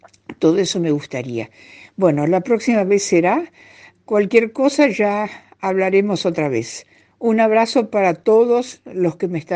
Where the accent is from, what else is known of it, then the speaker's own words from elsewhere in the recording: Argentina; Yo soy argentina